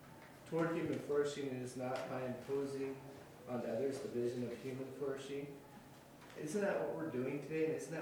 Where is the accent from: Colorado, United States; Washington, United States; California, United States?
Washington, United States; Spokane; moved away; also born or lived in Texas, United States; I mean, I grew up in Spokane, Washington, pretty liberal place. I moved to Texas, pretty conservative place.